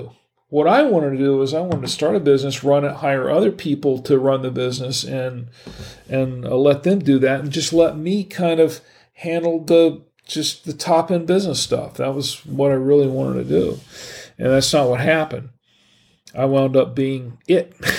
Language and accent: English; Gainesville, Florida, United States; born there; also born or lived in North Carolina; now in Charlotte, United States; I was born in Florida. I was born in Gainesville. I was born in Florida. Florida was my home. And I lived in North Carolina for 10 years when I was a kid, but I never liked it.